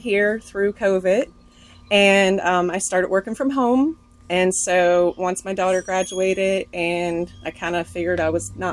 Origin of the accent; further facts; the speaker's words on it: King George, Virginia, United States; now in Waldorf, United States; So I grew up in King George.